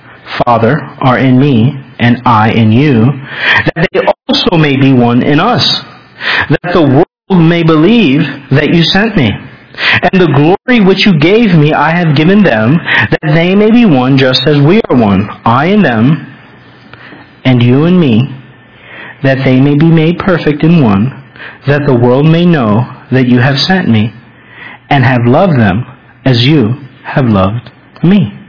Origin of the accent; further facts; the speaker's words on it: United States; because we're American